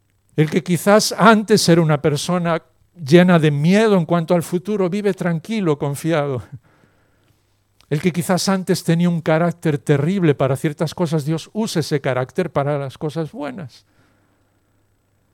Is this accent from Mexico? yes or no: no; Galicia, Spain; Como buen gallego, una buena pregunta siempre está ahí.